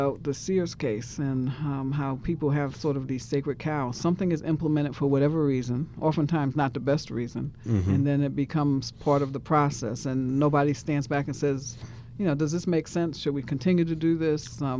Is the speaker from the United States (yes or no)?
yes; New York, United States; I'm from New York, so I just didn't have a clue about